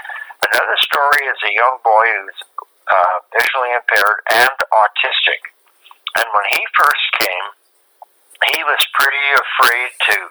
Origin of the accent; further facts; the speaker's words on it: Alberta, Canada; also born or lived in Hamilton; I worked for CNIB in Eastern Canada in Hamilton, and I'm from Alberta, so my wife and I came out here on holidays in 99, and she loved it, so we decided to move out, bought a house and came out here in 2000.